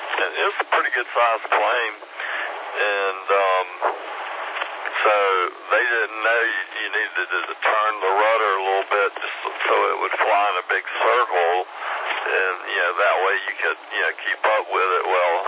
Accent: Greenville, South Carolina, United States; I grew up in Greenville and the Greenville area.

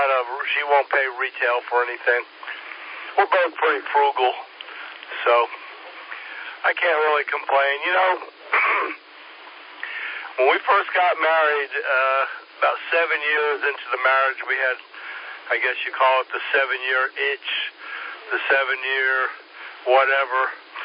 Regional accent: New York, United States; now in South Carolina, United States; I grew up in New York, and there ain't a whole lot I'd say that New York does better than the rest of the country.

